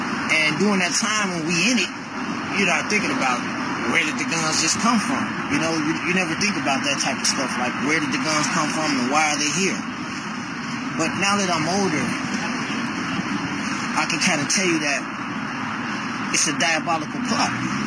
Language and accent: English; Chicago, Illinois, United States; In Chicago, man. I'm from Chicago. Born and raised there. I ran those streets in Chicago and changed my life.